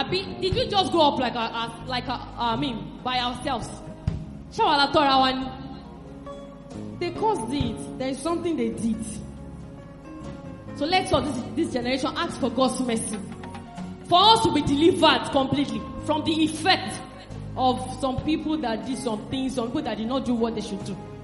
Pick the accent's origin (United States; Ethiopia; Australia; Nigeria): Nigeria; country is still my country. I am still a Nigerian. If I live abroad, if I am living abroad now